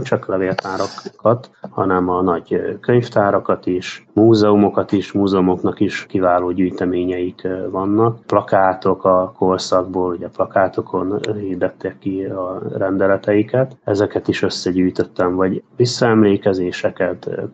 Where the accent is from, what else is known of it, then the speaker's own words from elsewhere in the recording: Szentes, Csongrád-Csanád, Hungary; now in Budapest, Hungary; Szentesi vagyok, ott is nőttem föl, ott éltem 25 évig, miután a fővárosba kerültem